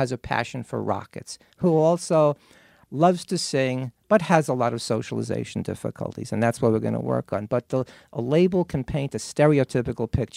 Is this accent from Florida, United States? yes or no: no; Brooklyn, New York, United States; you know, I grew up in East New York, Brooklyn, and my parents on Saturday would say, let's go for chinks.